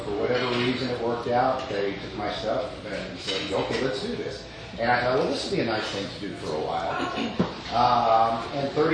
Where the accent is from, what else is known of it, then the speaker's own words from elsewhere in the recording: Louisville, Kentucky, United States; I'm from Kentucky, of course, but Louisville.